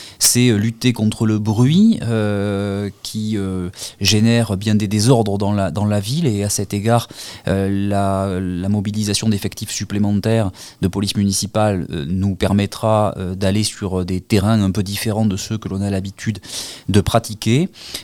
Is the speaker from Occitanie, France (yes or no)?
yes; Cahors, Occitanie, France; born there; Je suis né ici à Cahors il y a 40 ans de cela. Je suis profondément attaché à ma ville.